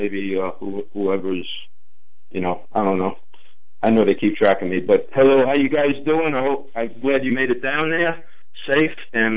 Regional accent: Queens, New York, United States; I was raised in Queens on the other side. I was on the north side.

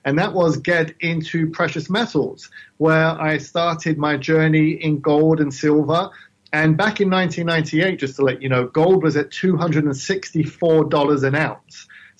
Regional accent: London, United Kingdom; You can probably tell I have an accent, right? I'm from the London, UK. I grew up in London.

